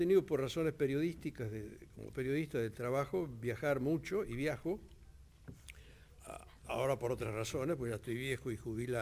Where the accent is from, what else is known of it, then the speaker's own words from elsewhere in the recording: Villa Ballester, Buenos Aires Province, Argentina; yo soy de Villa Ballester, de acá muy cerquita de Buenos Aires. 20 kilómetros, 25 kilómetros. Pero mi familia es todo del interior y conozco bien mi país y mi tierra.